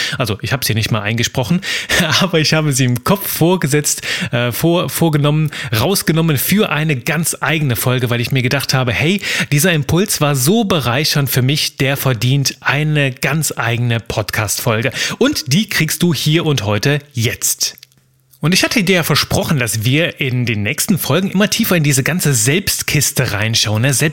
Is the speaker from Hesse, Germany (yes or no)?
no; Aachen, North Rhine-Westphalia, Germany; Ich war Aachener